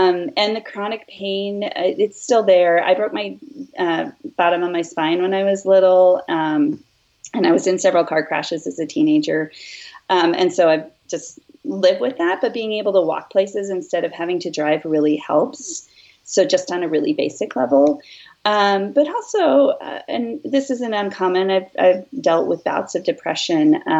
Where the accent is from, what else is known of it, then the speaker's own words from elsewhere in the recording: Whitefish, Montana, United States; since I moved back to my hometown in Montana, which is Whitefish. It's where I went to high school.